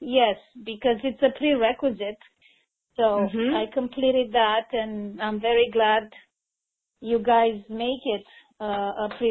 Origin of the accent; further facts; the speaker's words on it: Romania; I'm originally from Romania.